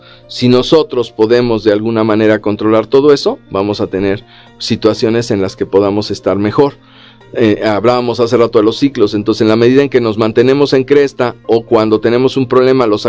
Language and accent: Spanish; Mexico; Sé que muchas veces esto suena difícil más como mexicano, ¿no?